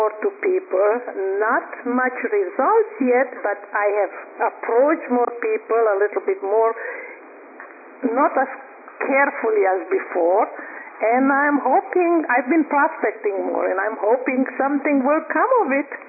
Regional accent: Israel; now in New York City, United States; I grew up in Israel.

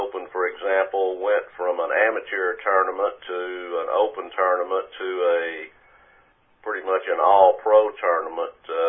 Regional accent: Texas, United States; accent: East Texas; Well, we both grew up in Texas. As you can tell from my accent, I'm East Texas.

